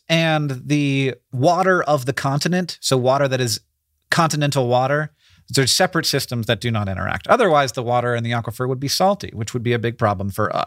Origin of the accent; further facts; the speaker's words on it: Florida, United States; because I grew up in Florida and sometimes you just dig for fun